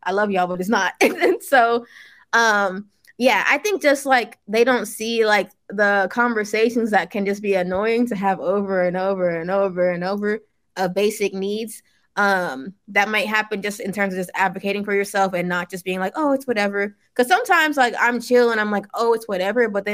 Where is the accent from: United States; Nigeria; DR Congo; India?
Nigeria; Yeah, I think that was definitely a thing, especially being Nigerian. So I went to a Nigerian church, and sometimes my aunties would be like, oh, you're still doing the rapping thing?